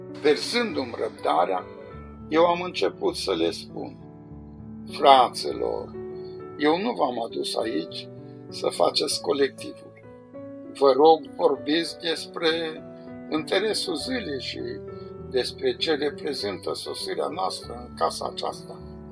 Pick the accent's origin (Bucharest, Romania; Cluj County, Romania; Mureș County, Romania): Cluj County, Romania; Fodora; am mers la satul meu natal, la Fodora